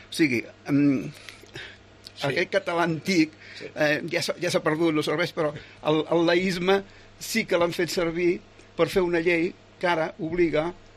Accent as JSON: {"language": "Catalan", "town": "Barcelona", "region": "Catalonia", "country": "Spain", "tie": "born there", "lives_now": "Menorca, Spain", "said": "Això que jo no salo, perquè vaig néixer a Barcelona i segueixo parlant com parlava abans."}